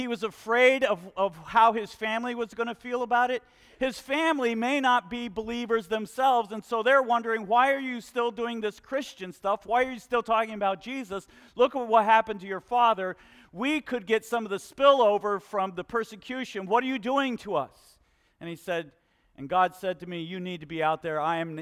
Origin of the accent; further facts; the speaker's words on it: Colombia; But growing up in Colombia, South America, and especially we were in the mountains, the foothills of the Andes Mountains